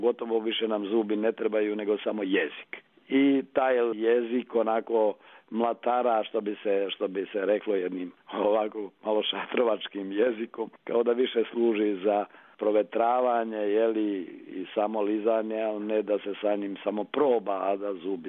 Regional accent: Republika Srpska, Bosnia & Herzegovina; now in Serbia; i kod nas u Republici Srpskoj, pa i ovde, jeli, dakle u Srbiji

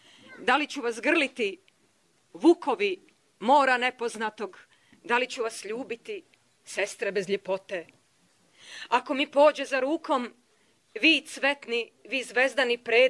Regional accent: Vojvodina, Serbia; born there; Ja sam rođena Sremica, ali sam poreklom iz Potkozarja.

